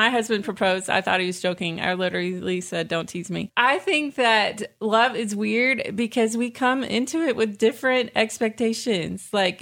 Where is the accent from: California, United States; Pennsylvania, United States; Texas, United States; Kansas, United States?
Texas, United States; Houston; I grew up in Houston, where the roads are very flat, and bike rides involved my 10-speed pink Schwinn.